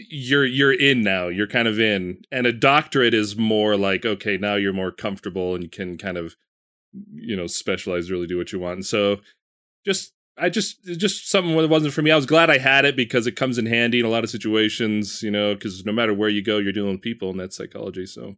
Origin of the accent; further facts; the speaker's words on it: Utah, United States; I was born and raised in Utah.